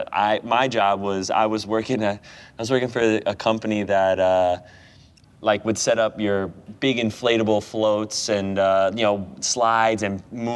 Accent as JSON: {"language": "English", "country": "United States", "said": "I'm American, I don't try to be anybody else, so."}